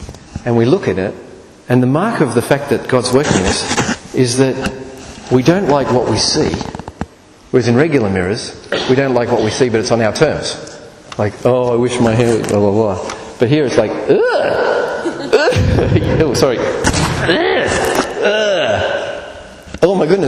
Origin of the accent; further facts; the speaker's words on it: Australia; Now, I'm an Australian